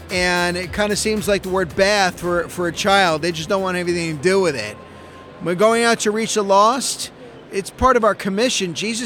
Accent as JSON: {"language": "English", "town": "New York City", "region": "New York", "country": "United States", "said": "All right, so we're from New York City, a little bit further than you, I think."}